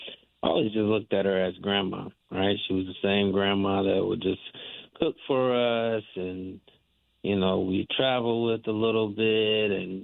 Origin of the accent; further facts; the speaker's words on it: Detroit, Michigan, United States; I grew up in Detroit on the east side and attended Notre Dame High School, which is no longer there.